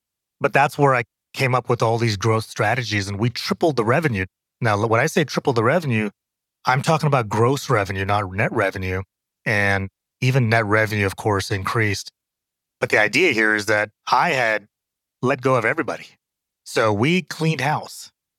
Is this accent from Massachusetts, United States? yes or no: no; Phoenix, Arizona, United States; also born or lived in Brooklyn; So I grew up in Phoenix, Arizona. I was born in Brooklyn.